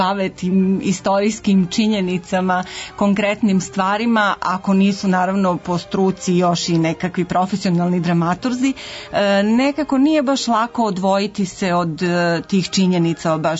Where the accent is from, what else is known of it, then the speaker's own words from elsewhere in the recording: Negotin, Southern and Eastern Serbia, Serbia; Ja sam iz Negotina, muzikologiju sam završila pre mnogo godina